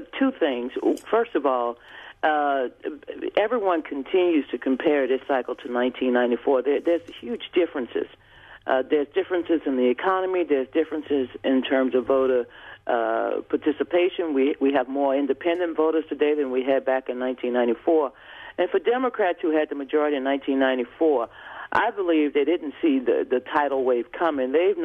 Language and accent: English; United States; But more importantly, I'm an American who cares about the future of our country